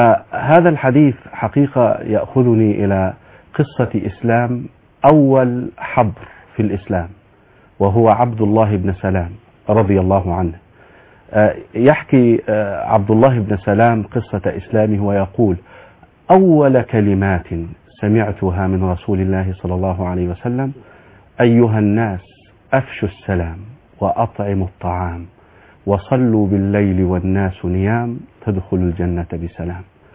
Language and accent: Arabic; Egypt; في بلادنا مصر